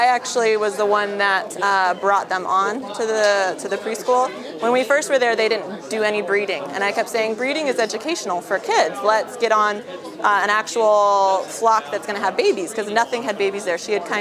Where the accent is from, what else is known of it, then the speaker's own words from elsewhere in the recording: South Glastonbury, Connecticut, United States; also born or lived in Monterey, California; I'm originally from South Glastonbury, and I had married an Army guy, and we ended up out in Monterey, California.